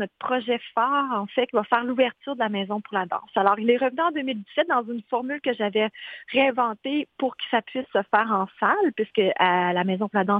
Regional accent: Quebec City, Quebec, Canada; Moi, je viens de la ville de Québec

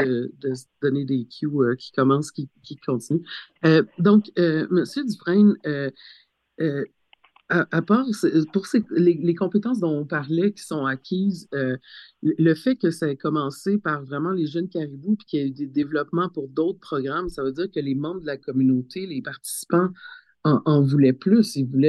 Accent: Waswanipi, Quebec, Canada; pour avoir vécu dans ma communauté, moi je viens de Wassoigny-Pies, là, je suis plus au sud avec les Cris

